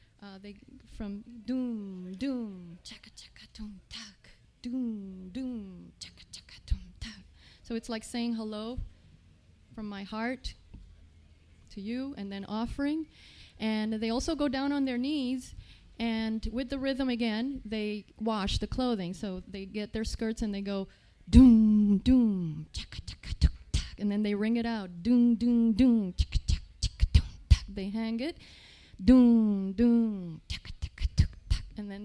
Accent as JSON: {"language": "English", "region": "Florida", "country": "United States", "said": "I'm from South Florida, Broward."}